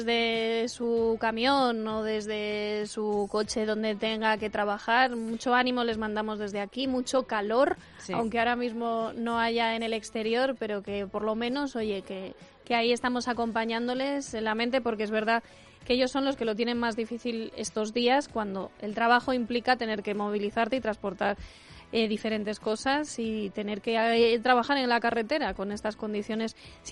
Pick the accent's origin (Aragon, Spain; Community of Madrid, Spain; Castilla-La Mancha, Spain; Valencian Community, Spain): Castilla-La Mancha, Spain; en el sitio de donde yo soy originaria, en Castilla-La Mancha